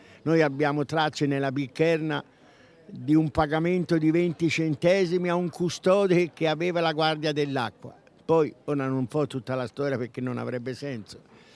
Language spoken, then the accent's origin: Italian; Tuscany, Italy; siccome sono nato in Pantaneto e sono cresciuto nelle valli di Follonia durante la guerra